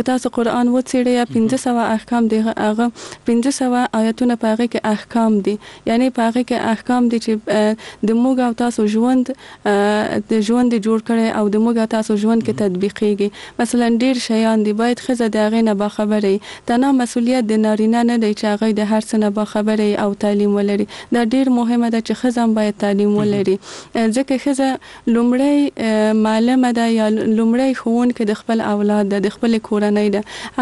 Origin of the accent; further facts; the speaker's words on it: Kabul, Afghanistan; زه په کابل کې زغیدلې یم او دلته مجوون کړی.